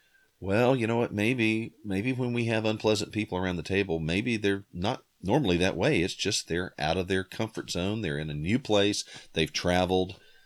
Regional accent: the South, United States; I grew up in the South, and we just had this kind of article of belief that people from up north are kind of rude and pushy

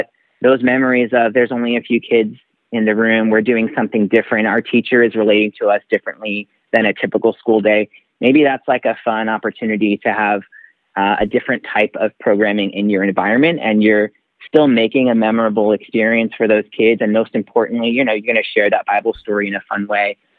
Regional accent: New York, United States; I can remember being in school as a kid and growing up in New York

